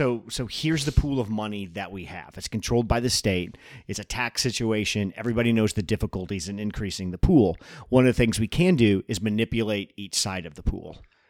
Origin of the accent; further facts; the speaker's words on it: Missouri, United States; I'm from Missouri.